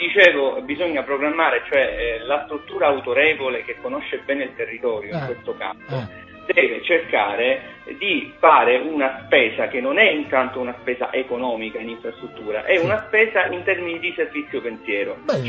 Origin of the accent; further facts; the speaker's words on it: Sicily, Italy; io da siciliano, insomma, mi rendo conto